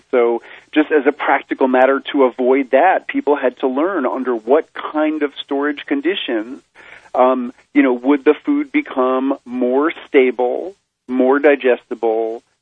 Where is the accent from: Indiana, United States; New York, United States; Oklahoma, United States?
New York, United States; New York City; in my youth, growing up in New York City, I loved sour pickles.